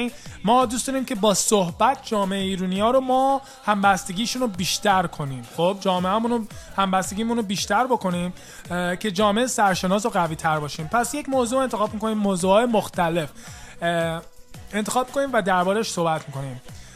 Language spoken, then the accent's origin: Persian; United States; بچه آمریکام، یعنی بچه ایران که هستم که هیچی، اون دیگه حرف نداره، ولی بچه آمریکام، یعنی متولد آمریکا هستم و اینجا بزرگ شدم،